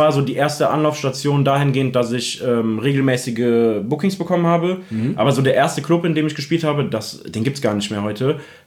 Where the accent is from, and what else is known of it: Remagen, Rhineland-Palatinate, Germany; now in Bad Breisig, Germany